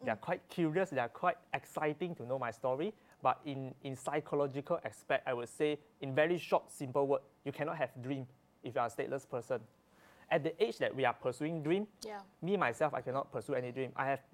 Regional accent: Singapore; I'm Singaporean. that saves me a lot of time and effort.

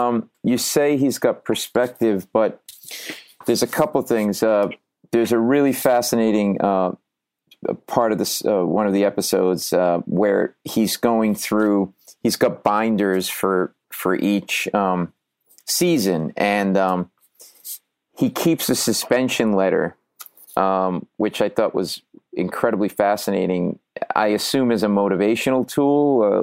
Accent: Providence, Rhode Island, United States; now in New York City, United States; I'm a Rhode Island guy, Providence, Rhode Island.

